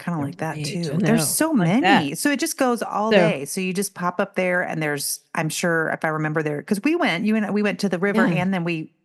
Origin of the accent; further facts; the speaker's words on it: St. Louis, Missouri, United States; We actually did something similar growing up on the street where I grew up here in St. Louis.